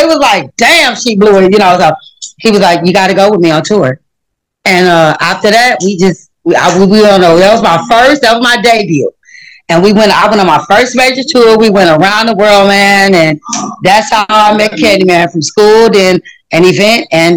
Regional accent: California, United States; I was very young when Mom moved us away from here, and so I was raised in California. I was raised in Cali.

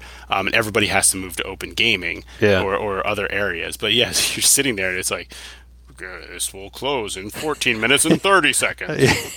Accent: Philadelphia, Pennsylvania, United States; 'Cause, like, we're from Philly, so it's not that big of a deal for us to go to eat on the streets of Philly.

